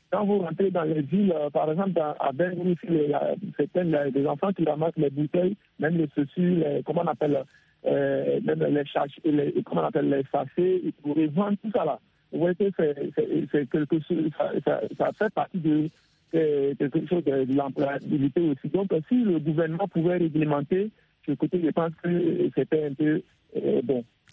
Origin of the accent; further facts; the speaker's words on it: Togo; born there; now in Abengourou, Côte d'Ivoire; Je suis en Côte d'Ivoire, précisément à Abengourou. Je suis né au Togo.